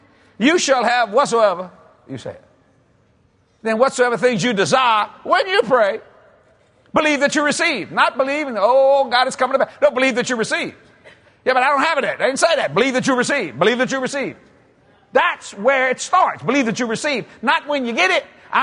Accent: United States; I'm an American, and I like things fast.

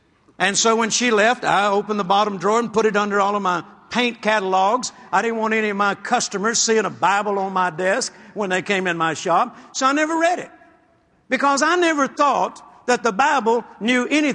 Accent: Shreveport, Louisiana, United States; Kenneth Copeland came, 1969, to our hometown, Shreveport, Louisiana.

